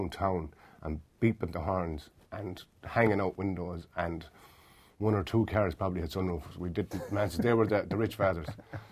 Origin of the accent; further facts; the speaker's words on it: Ballina, County Mayo, Ireland; Ballina split into four teams. United, Fitzgerald's, Pat's. Mm. And the Quay. I played for the Quay. I'm from the Quay.